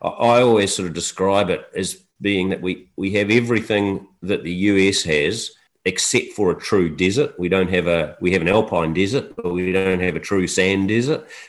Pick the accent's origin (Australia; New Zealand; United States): New Zealand; some of it was just me being a typical New Zealander, a Kiwi, just rocking up and going, "G'day, I'm from New Zealand."